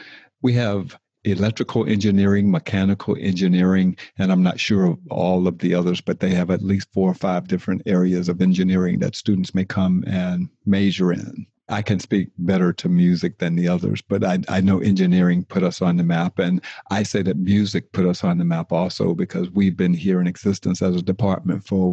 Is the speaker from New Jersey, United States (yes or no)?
no; Virginia, United States; and I'm from Virginia.